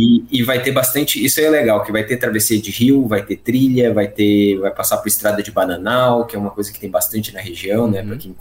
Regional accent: Mampituba, Rio Grande do Sul, Brazil; O Newton falou ali que a minha terra é Torres, né? Minha terra mesmo é do lado, que é Mampituba. Eu nasci e fui criado ali do lado de Praia Grande, estudei em Praia Grande a minha vida inteira, morei ali durante muito tempo na região.

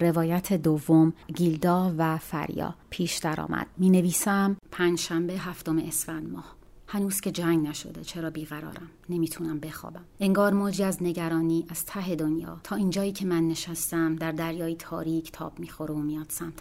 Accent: Tehran, Tehran Province, Iran; born there; نظاره‌گری در افق تهران از اون روزی که من در اون متولد شدم بزرگتر شد

